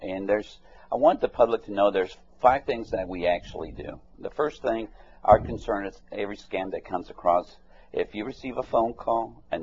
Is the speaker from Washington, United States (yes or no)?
no; Texas, United States; also born or lived in Kansas City, Missouri; And then I went back to Texas. I'm originally from the Texas area.